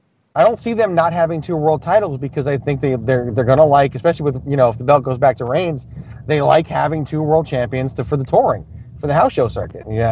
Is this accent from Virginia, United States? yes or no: yes; Virginia, United States; When I grew up in Virginia, I would go attend the Virginia Wrestling Association.